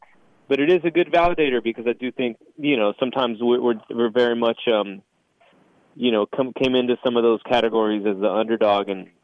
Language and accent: English; Texas, United States; I'm from born and raised in South Texas.